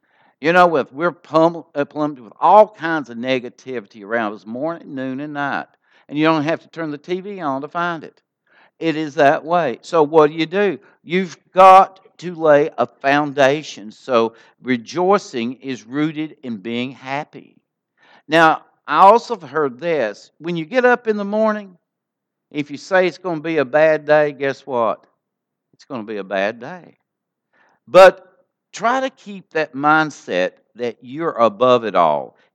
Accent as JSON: {"language": "English", "country": "United States", "said": "When I was a missionary in Brazil, one of the saddest things I learned as an American was this."}